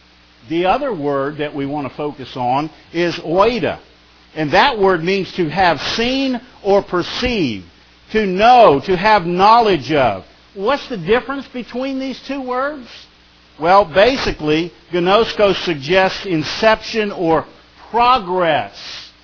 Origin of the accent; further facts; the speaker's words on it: Ohio, United States; Vincent and I, you know, we grew up together back in Ohio when I lived over there.